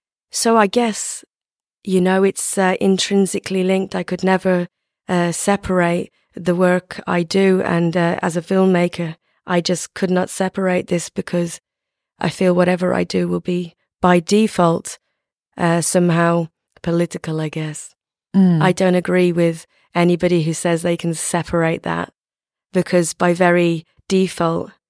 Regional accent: Wales, United Kingdom; the community that I'm from, we call ourselves Romani Travellers. I'm originally from Wales, but Romani Travellers are all around the UK. And we are an ethnic minority with a population of about 600,000.

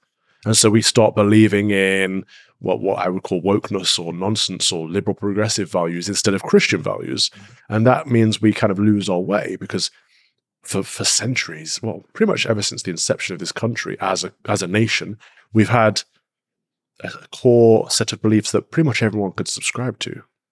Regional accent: Mansfield, East Midlands, United Kingdom; I grew up in the Midlands, Mansfield, Nottinghamshire, a former miner's town, you know, part of Sherwood Forest, Robin Hood area, and we're a very small town.

